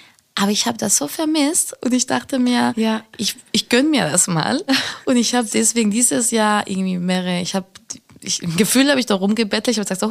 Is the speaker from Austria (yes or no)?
no; Spain; now in Berlin, Germany; Und ich bin ja nach Berlin gekommen, ich bin in Spanien aufgewachsen. Bin nach Berlin gekommen, weil Berlin sich wie eine viel freiere Stadt gefühlt hat für mich.